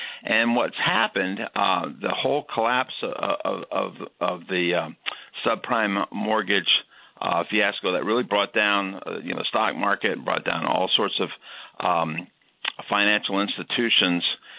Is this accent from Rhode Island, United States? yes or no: no; Florida, United States; I tell people I grew up in the South, but I grew up in South Florida, which is a little different.